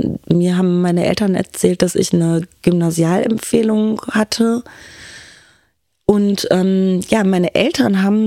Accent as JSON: {"language": "German", "town": "Duisburg", "region": "North Rhine-Westphalia", "country": "Germany", "tie": "born or raised there", "said": "ich bin in Duisburg-Neudorf aufgewachsen, das ist da, wo die Uni ist, alle und wo der Zoo ist."}